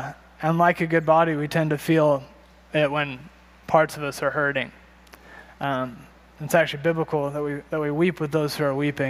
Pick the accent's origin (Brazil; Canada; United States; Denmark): United States; North Carolina; I am not from here. I'm from North Carolina, and I'm sure my friends find that fact annoying because I talk about it so much and how much I love it, and I miss my family